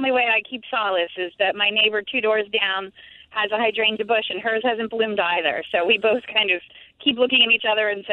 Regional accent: Glenolden, Pennsylvania, United States; I'm from Glen Olden, Pennsylvania.

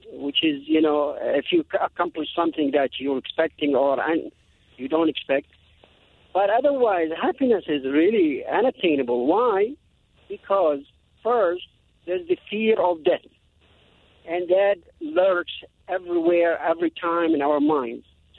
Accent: Iraq; I'm from Iraq. I lived in Iraq, and I lived in this country, too.

